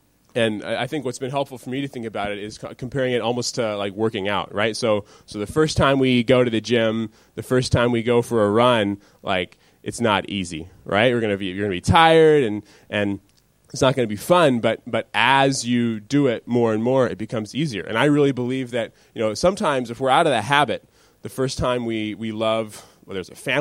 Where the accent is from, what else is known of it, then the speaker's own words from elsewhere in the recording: United States; now in Thailand; I'm American, so I'm coming from a very American culture